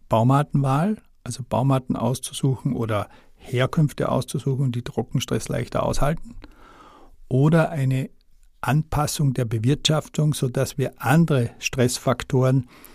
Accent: Austria; bei uns in Österreich, denke ich, Fichten, Tannen, Buchen

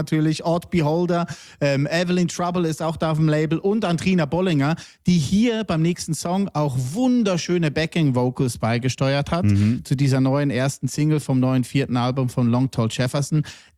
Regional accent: Hitzkirch, Lucerne, Switzerland; Ja, also eigentlich bin ich aus Hitzkirch, aber mein Vater, rest in peace, der kam aus Willisau.

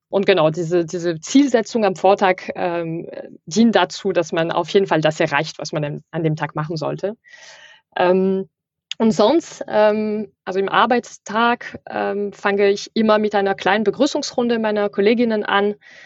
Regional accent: Île-de-France, France; German is a second language; moved away as an adult; now in Germany; Ich komme aus der Nähe von Paris.

